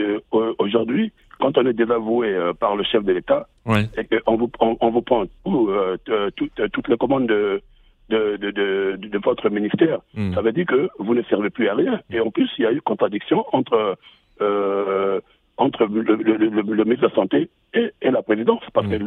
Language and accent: French; Republic of the Congo; moi je suis du Congo-Brazzaville, c'est mon voisin d'en face.